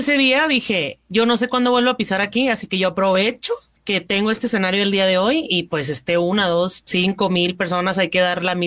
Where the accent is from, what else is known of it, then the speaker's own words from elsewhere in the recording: Culiacán, Sinaloa, Mexico; Yo soy de Culiacán.